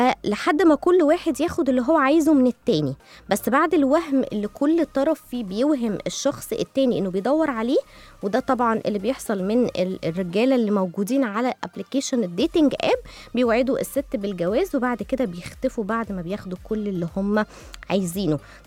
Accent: Egypt; وده عندنا في مصر.

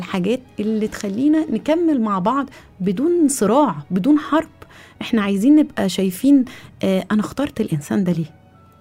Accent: Egypt; انت عارفه بقى عندنا في مصر او في البلد العربيه كلها

